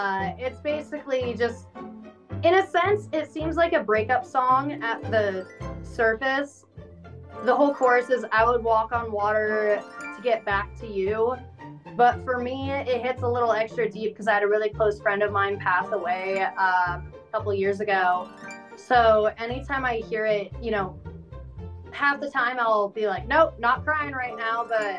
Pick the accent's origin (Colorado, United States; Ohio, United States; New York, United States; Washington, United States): Washington, United States; born and raised in Washington in the Pacific Northwest, there's a lot of rivers, a lot of beaches, mountains and stuff.